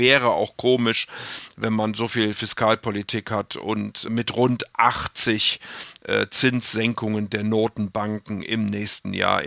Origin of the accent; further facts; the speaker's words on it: Rhineland, Germany; damit ich nicht als Rheinländer in den Verruf komme, nur positiv zu sein.